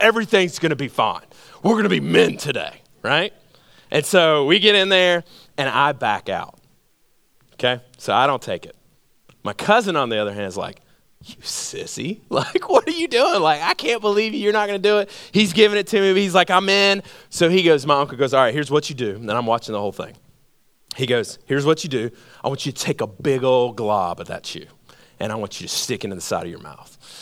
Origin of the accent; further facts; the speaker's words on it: Georgia, United States; So I grew up in Georgia. And something that we did every year, because I had grandparents at the time, we had what's called a family reunion.